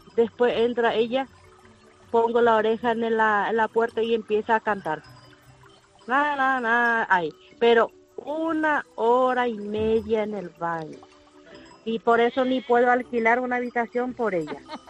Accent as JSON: {"language": "Spanish", "country": "Paraguay", "moved": "yes", "said": "Yo soy de Paraguay y hace 17 años que estoy aquí"}